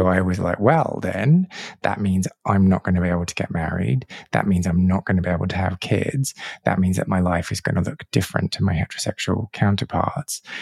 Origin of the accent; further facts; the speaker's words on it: Australia; I grew up in Australia.